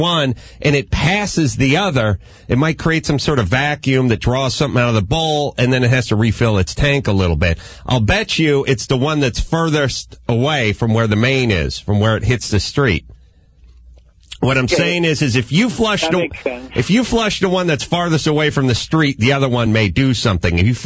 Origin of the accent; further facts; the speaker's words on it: California, United States; maybe I'm from California, maybe I'm a little PC